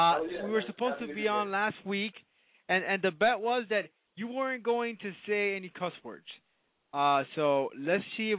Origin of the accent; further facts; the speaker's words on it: Miami, Florida, United States; I am a big Miami Heat fan. We are from Miami.